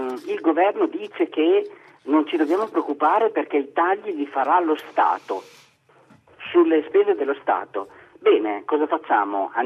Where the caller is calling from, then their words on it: Modena, Emilia-Romagna, Italy; sono di Modena.